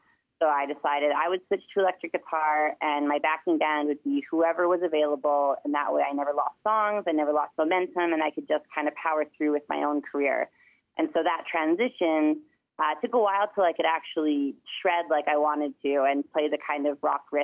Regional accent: British Columbia, Canada; now in Calgary, Canada; I'm a mom of twins. They're both 4 years old now. I'm from the East Kootenai region of British Columbia. I'm Shkwepemc or Shuswap mixed on my father's side. And I'm living in Calgary now. And I've been here, I think I've been here for just over 20 years now

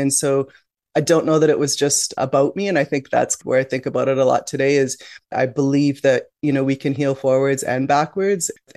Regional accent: Regina, Saskatchewan, Canada; born there; And I knew that my mom was a teenage mom when she had me. And I knew that I was adopted from Regina.

